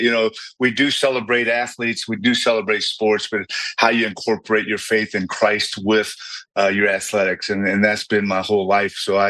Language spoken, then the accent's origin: English; Ontario, California, United States; Yeah, I grew up in Ontario, California, about 40 miles east of L.A.